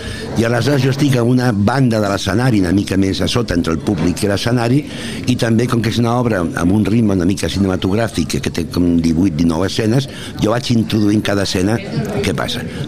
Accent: Barcelona, Catalonia, Spain; jo soc barceloní i m'agrada molt que a casa vegin les meves coses.

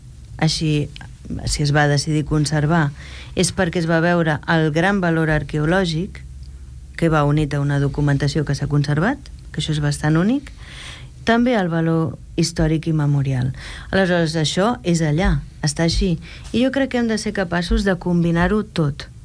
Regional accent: Canada; Jo vinc del Canadà, on tot està encara una mica més automatitzat que aquí, diria.

